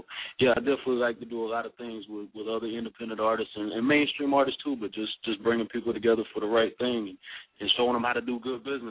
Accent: Atlanta, Georgia, United States; also born or lived in North Carolina; Yeah. Actually, the north side of Atlanta, you know, born and raised. You know, been moved around a little bit. I spent about 4 years out of North Carolina, but yeah, right here, Georgia, born and raised.

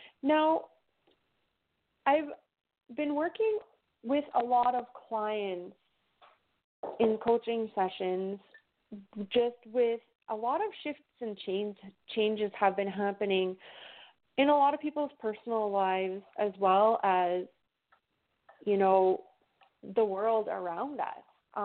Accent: Canada; I'm from Canada.

